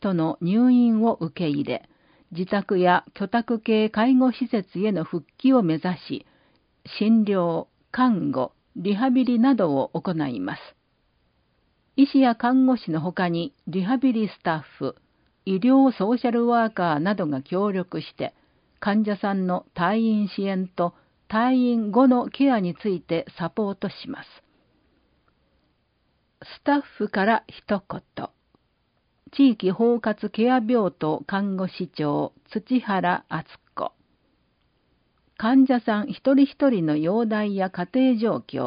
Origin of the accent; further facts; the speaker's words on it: Osaka, Japan; 私の出身地は大阪府で、